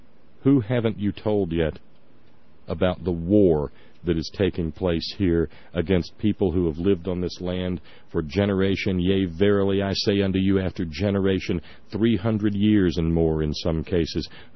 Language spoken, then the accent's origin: English; Alabama, United States; Well, we live in West Virginia. All my family's from here, but I grew up in Alabama.